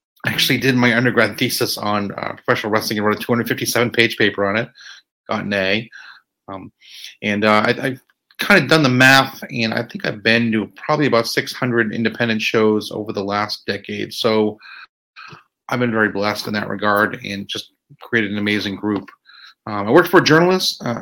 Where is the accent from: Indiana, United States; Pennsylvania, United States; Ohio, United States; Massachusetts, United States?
Massachusetts, United States; Danvers; now in Chattanooga, United States; I'm originally from Danvers, Massachusetts, God's country, just north of Boston, about 20 miles north of Boston. Grew up there. Been in Chattanooga for about 14 years.